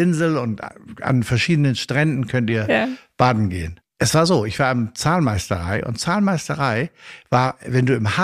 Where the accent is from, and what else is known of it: Bremen, Germany; born or raised there; also born or lived in Sylt